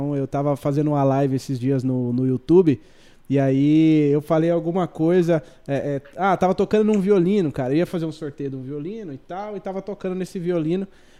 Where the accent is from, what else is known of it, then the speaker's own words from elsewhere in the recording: São Paulo, Brazil; Tô falando, eu sou paulista, cara.